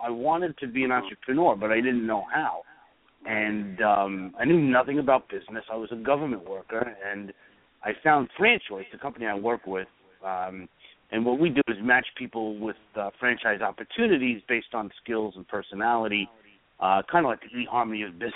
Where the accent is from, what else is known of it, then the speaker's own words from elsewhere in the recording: Brooklyn, New York, United States; accent: New York; Well, I was going to say Long Island, but, you know. I was born and raised